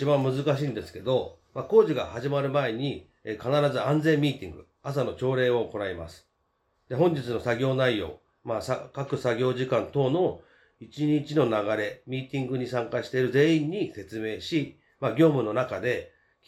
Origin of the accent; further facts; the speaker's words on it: Fuchu, Tokyo, Japan; also born or lived in Shinagawa; 私は府中は10歳の時に品川区から引っ越してきて、36年目になります。